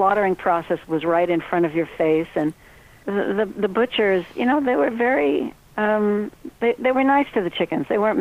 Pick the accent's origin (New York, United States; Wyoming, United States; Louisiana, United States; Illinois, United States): New York, United States; Brooklyn; Well, I grew up in Brooklyn, and my grandfather had a live poultry chicken market